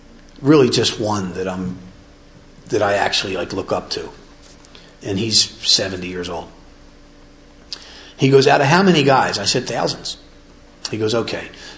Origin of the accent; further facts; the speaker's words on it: Philadelphia, Pennsylvania, United States; The way I used to think about myself growing up in Philadelphia, everybody was a tough guy